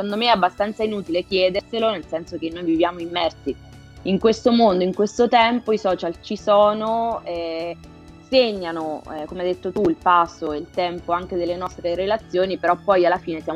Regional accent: Marche, Italy; now in Perugia, Italy; Io non sono perugina però, io sono marchigiana, quindi perugina solo acquisita.

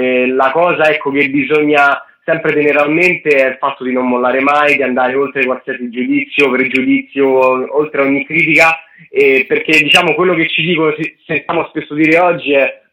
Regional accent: Pontinia, Lazio, Italy; veniamo da Pontina, quindi è un comune della provincia di Latina, nell'agro pontino.

